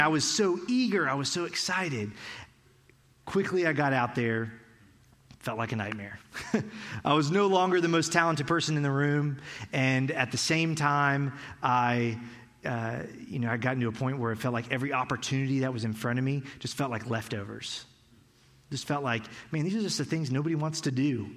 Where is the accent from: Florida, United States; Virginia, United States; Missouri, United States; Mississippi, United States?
Florida, United States; Tallahassee; So a little bit about me. I grew up here in Tallahassee. I love Tallahassee.